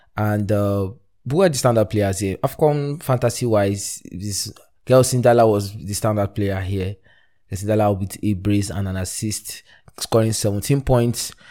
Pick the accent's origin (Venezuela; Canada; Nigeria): Nigeria; I just felt like, as a Nigerian, why did I give my Nigerian brother?